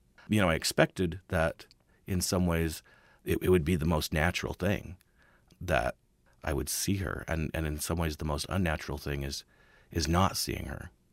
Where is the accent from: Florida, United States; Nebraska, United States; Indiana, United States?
Nebraska, United States; And I grew up in Western Nebraska, which has a really stark kind of beauty, but also a sense of emptiness and inhospitality.